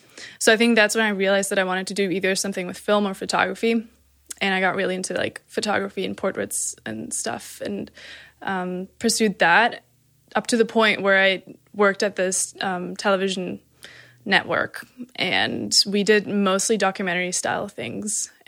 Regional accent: Arkansas, United States; And the state that I grew up in is, I have never compared it, but like, okay, I don't want to like, I don't know if this is a fact, but Arkansas is like half the size of Germany or something.

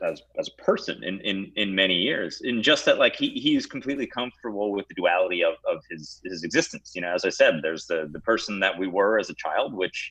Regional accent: Rochester, New York, United States; I'm from Rochester, but, you know, after Rochester, I would say it was my second home.

